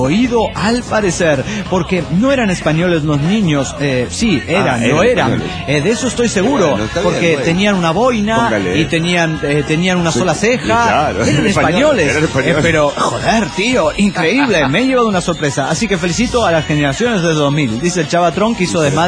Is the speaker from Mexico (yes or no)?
no; Argentina; en mi país, es decir, Argentina